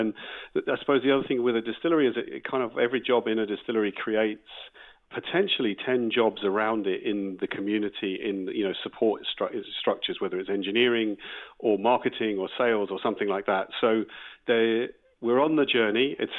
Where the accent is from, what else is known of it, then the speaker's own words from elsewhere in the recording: England, United Kingdom; as any kind of first generation Irishman sort of growing up in England, you know, mum and dad being Irish and then growing up in England